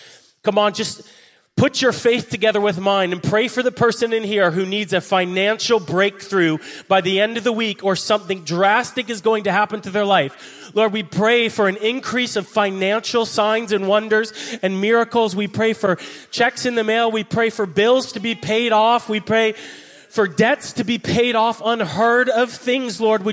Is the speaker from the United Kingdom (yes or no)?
no; Canada; Yes, I say flag weird because I'm Canadian.